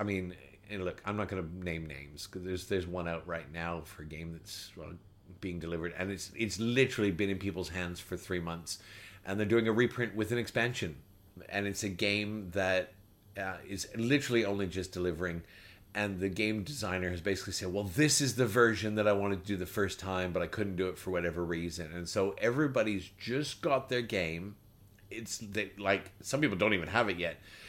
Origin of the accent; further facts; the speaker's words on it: Canada; now in Australia; I'm an Australian, but I can tell you right now, if I had had to rescind my Canadian citizenship to become an Australian, I would not have done so.